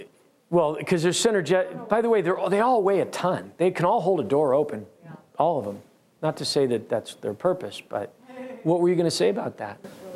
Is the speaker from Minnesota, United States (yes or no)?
no; Farmington Hills, Michigan, United States; also born or lived in Grosse Pointe; I'm from Michigan. I was born in Grosse Pointe. When I was 3.5 years old, I lived at the Sarah Fisher Orphanage in Farmington Hills.